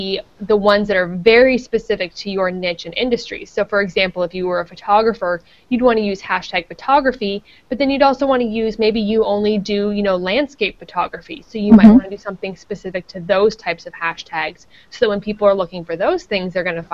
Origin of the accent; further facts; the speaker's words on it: Canada; I am originally from Canada, so maybe that's why I'm more aware of it.